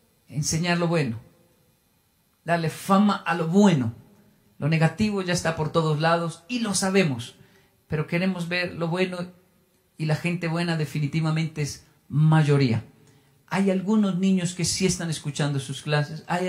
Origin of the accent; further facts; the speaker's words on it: Colombia; Yo debería ser así, que soy latino, colombiano